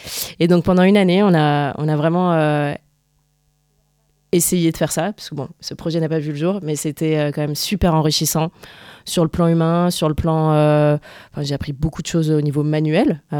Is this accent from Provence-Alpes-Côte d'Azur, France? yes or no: no; Lyon, Auvergne-Rhône-Alpes, France; Avant ça, j'habitais à Lyon. Je suis lyonnaise. Je suis née à Lyon.